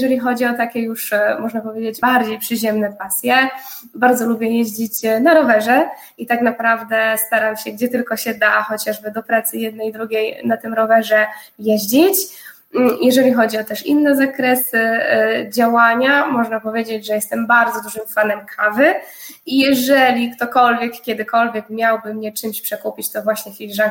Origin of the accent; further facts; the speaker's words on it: southern Poland, Poland; ja jestem z gór, więc tak naprawdę południe Polski to jest takie bardzo bliskie memu sercu. I może to nie jestem z tych gór popularnych typu Zakopane, ale bardziej jeżeli chodzi o Beskidy.